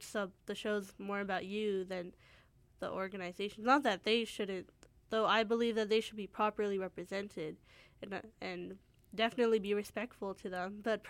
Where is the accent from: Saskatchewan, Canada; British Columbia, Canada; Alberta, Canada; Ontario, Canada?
British Columbia, Canada; Surrey; I grew up in Surrey, and that's where my riding is, and that's where I would vote.